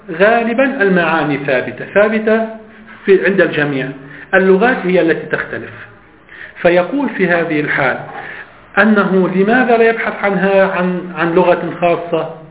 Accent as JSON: {"language": "Arabic", "country": "Lebanon", "said": "لو فرضنا أنه يوجد الآن عندنا كلبنانيين مثلا لفظ خاص يدل على معنى"}